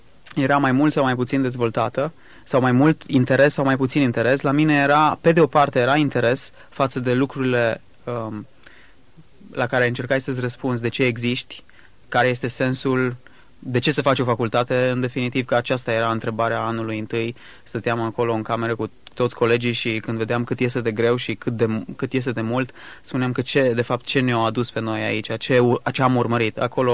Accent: Sibiu, Sibiu County, Romania; now in Timișoara, Romania; Sunt deloc din Sibiu și am absolvit o școală, o facultate în Timișoara, după care de 5 ani de zile am rămas mai departe în Timișoara.

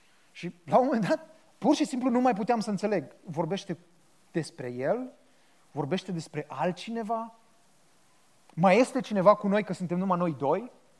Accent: Moldova Nouă, Caraș-Severin, Romania; Am trăit și am crescut la Moldova Nouă

